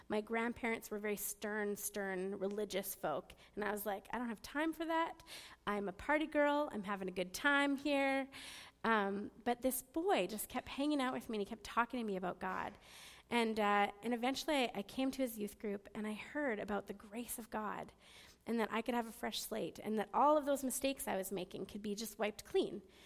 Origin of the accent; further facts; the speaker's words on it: Cranbrook, British Columbia, Canada; So I grew up in Cranbrook, BC. It's about an 8-hour drive from here.